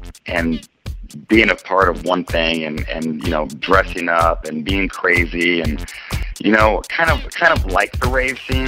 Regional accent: Huntington Beach, California, United States; also born or lived in Lawrence, Kansas; So I went to school out here, and I was from Southern California, Huntington Beach.

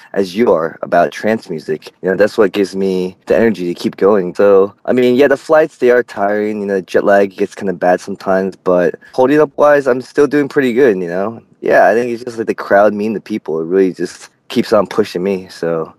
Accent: Newark, Ohio, United States; also born or lived in Taipei; now in Irvine, United States; Yeah, I was born and raised in Newark, Ohio, so in the Midwest. And then moved to live in Taipei for a bit. And but now I'm based in Irvine

